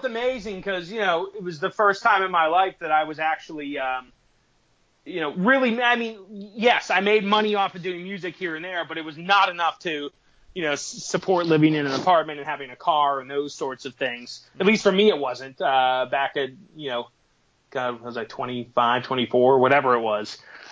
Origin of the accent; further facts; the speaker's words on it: Boston, Massachusetts, United States; Well, you know, I'm from Boston originally.